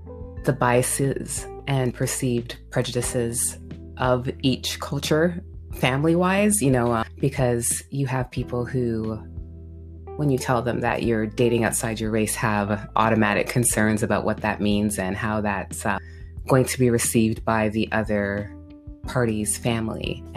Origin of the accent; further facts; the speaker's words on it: Canada; born there; So I was born in Canada and my parents are Jamaican.